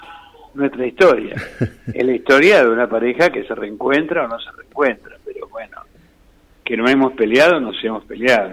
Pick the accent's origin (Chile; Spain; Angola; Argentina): Argentina; moved away as an adult; now in Buenos Aires, Argentina; Claro, yo voy a mi pueblo y... Yo vine a Buenos Aires a los 20 años. A los 20 años vine a Buenos Aires. Tengo más de provinciano que de porteño.